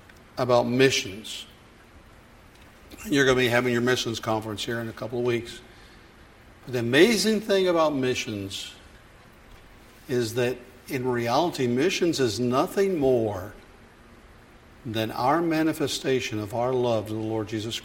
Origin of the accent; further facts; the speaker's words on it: United States; now in Brazil; Because I'm an American, everybody wants to take advantage of me.